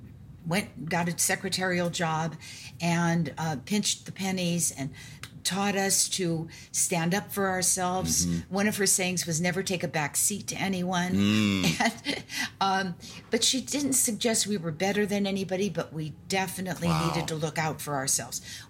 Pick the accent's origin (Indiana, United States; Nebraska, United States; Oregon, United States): Nebraska, United States; Omaha; Well, I was brought up right here in Omaha, Nebraska, and my mom was a widow at age 34 with five kids.